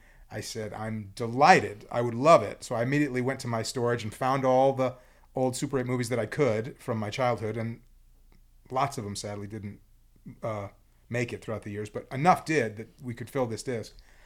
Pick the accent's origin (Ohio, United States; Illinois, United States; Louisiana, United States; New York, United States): Illinois, United States; Chicago; So I'm from Chicago.